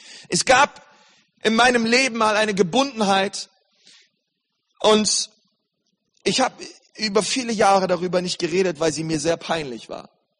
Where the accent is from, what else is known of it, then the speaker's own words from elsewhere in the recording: Berlin, Germany; ich bin Berliner.